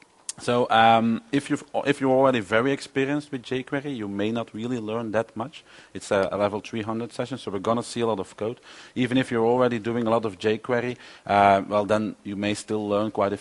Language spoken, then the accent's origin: English; Belgium; English is a second language; I'm from Belgium, where I am a Microsoft Regional Director and an MVP in Silverlight.